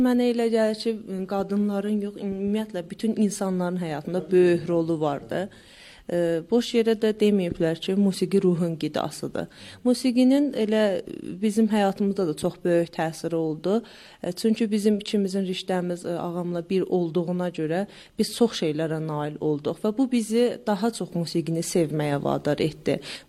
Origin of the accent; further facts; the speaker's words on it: Nakhchivan, Azerbaijan; born there; Azərbaycan Respublikasından gəlmişəm bura, Naxçıvan şəhərində doğulmuşam.